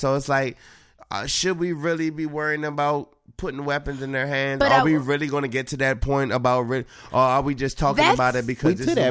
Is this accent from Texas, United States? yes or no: yes; Texas, United States; I grew up in Texas. I love guns.